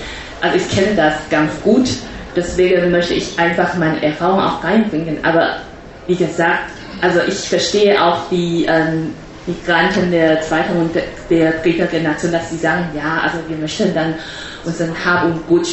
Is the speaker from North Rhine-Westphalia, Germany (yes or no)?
yes; Bonn, North Rhine-Westphalia, Germany; ich bin ja auch selber Migrantin und ich komme aus Bonn, also Rheinländerin sozusagen.